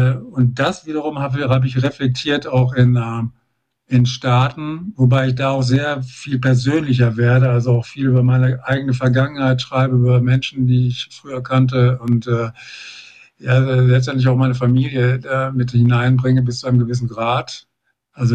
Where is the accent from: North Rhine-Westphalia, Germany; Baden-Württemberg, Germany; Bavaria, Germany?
North Rhine-Westphalia, Germany; Bielefeld; moved away; dass ich da ich ja jetzt schon sehr, sehr lange nicht mehr in Bielefeld wohne, aber das natürlich meine Heimatstadt ist und ich da geboren bin